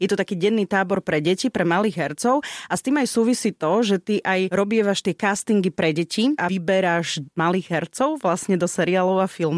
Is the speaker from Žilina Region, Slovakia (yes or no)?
no; Humenné, Prešov Region, Slovakia; v tom malom meste, kde ja som zosniny, z Humenného, nemáme tie divadlá, rádia, televízie.